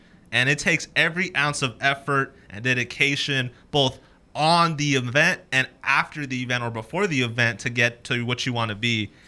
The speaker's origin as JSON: {"language": "English", "town": "Fresno", "region": "California", "country": "United States", "said": "Maybe it's because I'm from Fresno"}